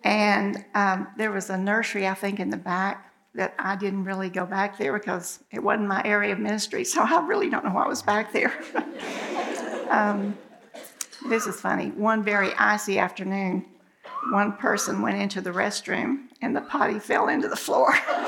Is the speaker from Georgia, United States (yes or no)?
no; Texas, United States; Now, I was raised in a town of 1,000, and I had never ridden a city bus, and I was sent from Oak Cliff to downtown Dallas